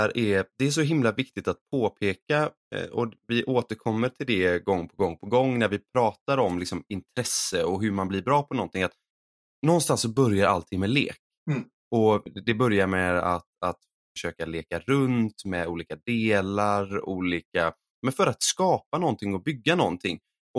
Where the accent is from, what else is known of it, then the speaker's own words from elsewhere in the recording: Gothenburg, Västra Götaland County, Sweden; Vi är båda från Göteborg